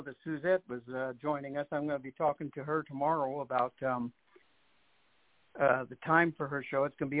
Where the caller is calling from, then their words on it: New Mexico, United States; I'm calling from New Mexico.